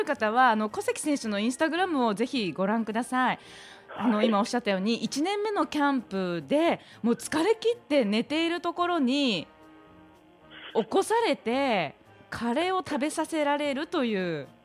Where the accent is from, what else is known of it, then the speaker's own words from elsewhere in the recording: Fukuoka, Japan; 実は私もね福岡出身なので